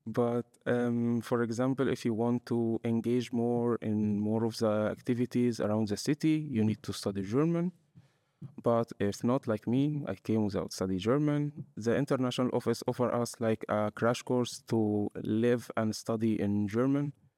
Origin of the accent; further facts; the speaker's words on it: Egypt; I'm originally from Egypt, so I finished my bachelor in Egypt.